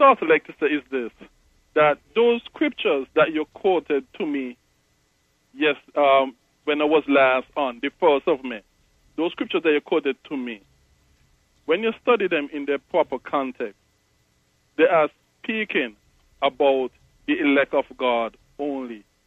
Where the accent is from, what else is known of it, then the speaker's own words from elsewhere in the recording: Middle Island, Saint Thomas Middle Island, St. Kitts & Nevis; I'm from Middle Island, St. Kitts. Middle Island is just a village in the island of, or the country of St. Kitts in the West Indies.